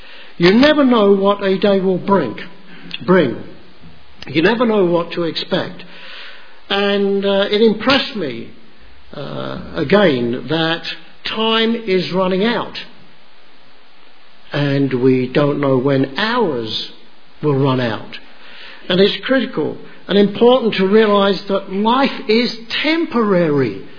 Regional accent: London, United Kingdom; I grew up in World War II London. My first memories are bombs and bombed houses and soldiers and tanks and night, the searchlights

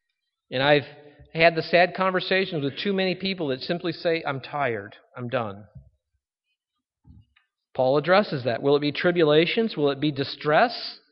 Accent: Cincinnati, Ohio, United States; I can say the same about where I grew up in Cincinnati.

